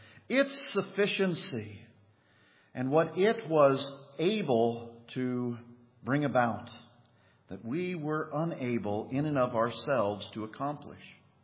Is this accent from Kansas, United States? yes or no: yes; Kansas, United States; My roommate and I, he was from New Jersey and I was from Kansas.